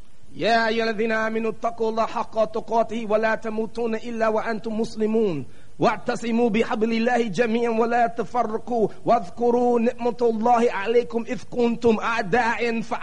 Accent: Brooklyn, New York, United States; I was born in Brooklyn, New York, in what's called the Fort Greene Projects downtown.

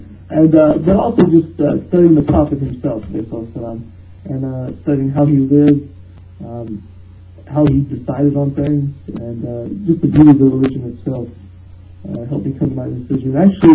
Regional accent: Cottontown, Tennessee, United States; Originally, I'm from Cottontown, Tennessee.

